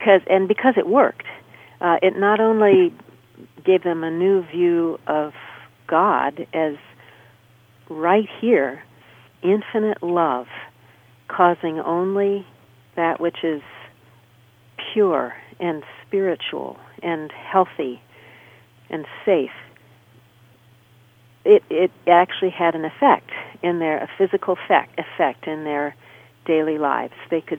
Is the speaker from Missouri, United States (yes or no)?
yes; St. Louis, Missouri, United States; I grew up in St. Louis, Missouri